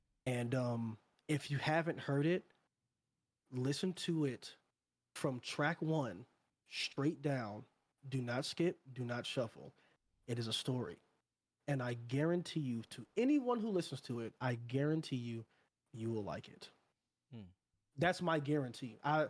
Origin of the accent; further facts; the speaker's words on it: New York, United States; Because, you know, we're from New York.